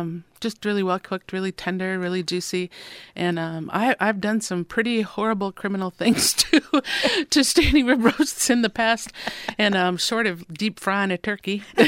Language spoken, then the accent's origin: English; Minnesota, United States; I'm from Minnesota, which was settled by Scandinavians, Swedes, and I'm not Swedish, but just that culture is what I grew up with.